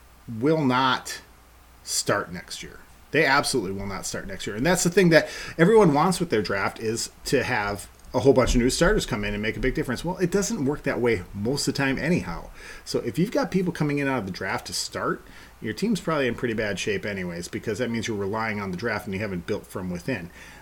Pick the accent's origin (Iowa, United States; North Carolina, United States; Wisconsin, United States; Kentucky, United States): Wisconsin, United States; maybe it's a little bit of a product that I'm from the Northwoods, Wisconsin, so I'm a little bit of a hillbilly redneck myself